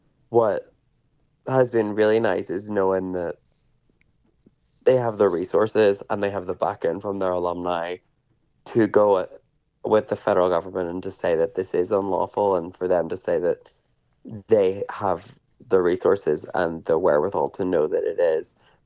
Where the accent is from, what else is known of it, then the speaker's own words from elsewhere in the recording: Northern Ireland, United Kingdom; I'm originally from the north. I'm from County Down.